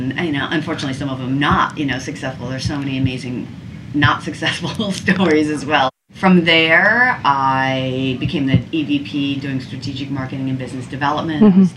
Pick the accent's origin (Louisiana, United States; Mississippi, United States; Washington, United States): Washington, United States; I'm actually from Washington State. I got over to New York when I went to law school at Cornell. I had gone to undergrad at University of Washington.